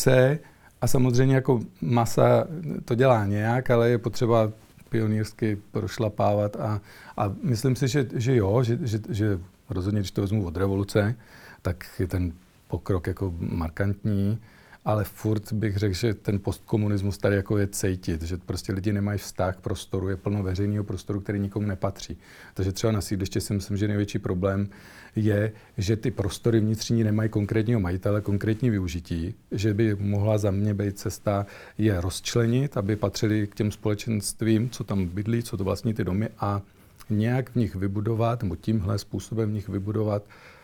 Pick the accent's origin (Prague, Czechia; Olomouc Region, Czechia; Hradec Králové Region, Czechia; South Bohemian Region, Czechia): Hradec Králové Region, Czechia; Hronov